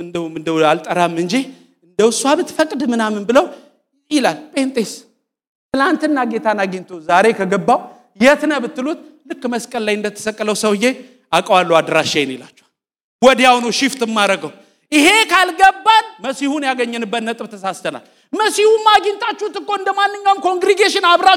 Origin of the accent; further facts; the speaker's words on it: Addis Ababa, Ethiopia; ያደኩበት ሰፈር በጣም ቀውጥ ሰፈር ነው፣ መገናኛ ይባላልና